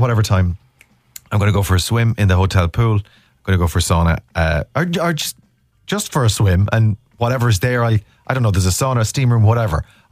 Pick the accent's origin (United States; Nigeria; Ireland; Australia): Ireland; I'm wearing my shorts, obviously. I'm Irish.